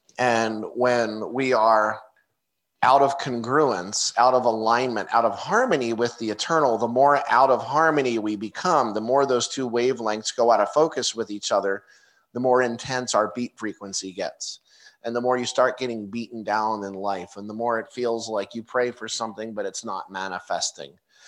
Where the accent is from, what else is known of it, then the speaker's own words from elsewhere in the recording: New Jersey, United States; You know, she's from Florida. I'm from Jersey.